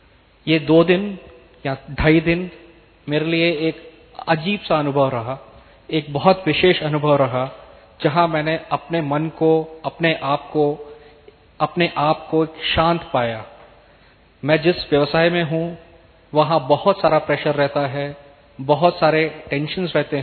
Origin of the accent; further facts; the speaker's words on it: Pune, Maharashtra, India; और मैं पुणे से आया हुआ हूँ।